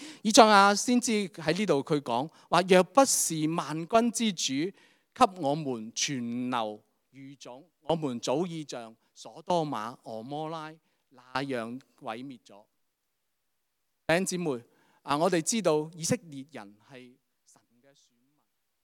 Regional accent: China; 就好似我哋中国人咁样啦吓，我哋中秋就嚟到啦

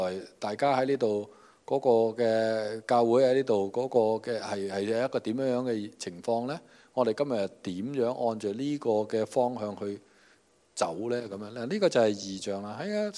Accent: Guangdong, China; 咁我哋廣東人咧就如果你想用廣東話服侍咧

